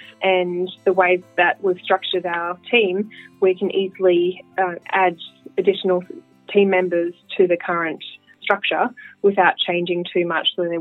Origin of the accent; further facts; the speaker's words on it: Sydney, New South Wales, Australia; I grew up in Sydney, in Lynnfield, went to Clara High School